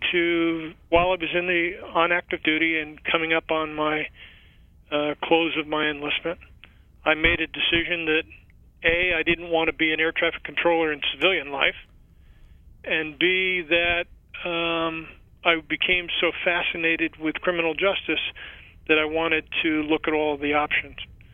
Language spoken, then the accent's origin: English; Newark, New Jersey, United States; I grew up in Newark, New Jersey, in an urban environment.